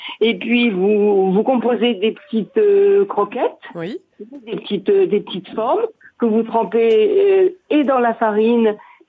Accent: Tunisia; ça me rappelle mon enfance en Tunisie où ma mère faisait ça souvent quand elle nous invitait

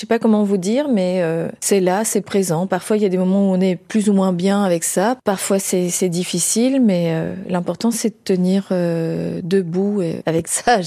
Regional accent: Auvergne-Rhône-Alpes, France; comme je suis de Haute-Savoie

